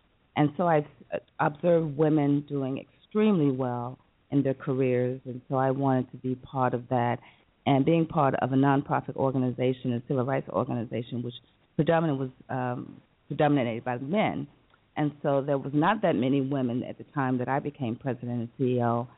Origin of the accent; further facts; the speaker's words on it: Missouri, United States; Well, I'm originally from Missouri, and like Beth, and she will share her experiences, I grew up on a farm